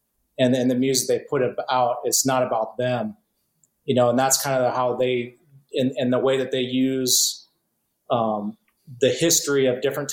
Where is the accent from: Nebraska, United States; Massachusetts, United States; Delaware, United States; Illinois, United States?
Nebraska, United States; I'm a kid from Nebraska that was doing something completely different.